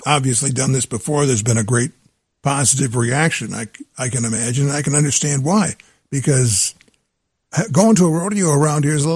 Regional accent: Michigan, United States; Well, I'm from Michigan.

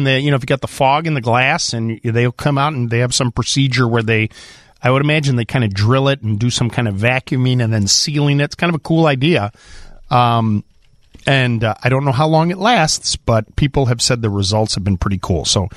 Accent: Highland Park, Illinois, United States; I grew up in Highwood Highland Park.

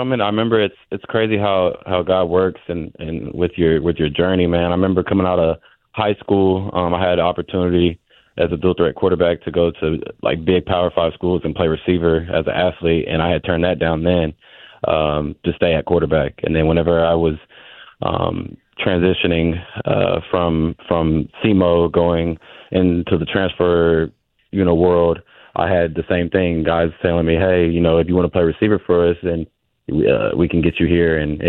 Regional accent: Houston, Texas, United States; So I'm originally from Houston, Texas.

